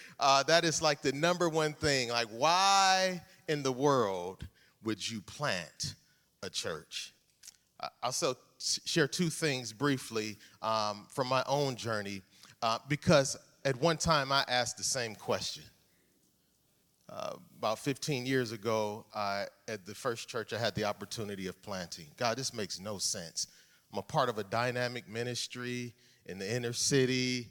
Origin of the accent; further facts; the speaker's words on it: Cleveland, Ohio, United States; now in Toledo, United States; especially in Toledo, I'm from Cleveland, don't boo me.